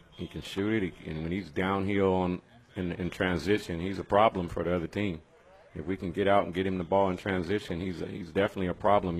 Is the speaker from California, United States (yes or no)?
yes; Bakersfield, California, United States; just so many family and friends growing up in the Valley, you know, from Bakersfield all the way through Fresno, to tell you the truth. It's not, I wasn't just a Bakersfield guy.